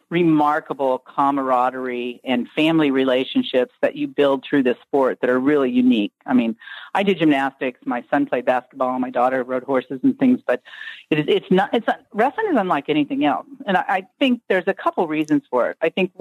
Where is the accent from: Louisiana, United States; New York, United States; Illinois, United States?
Illinois, United States; now in Oregon, United States; I was, yes, in southern Illinois, near the outskirts of St. Louis, Missouri. I still have extended family in that area.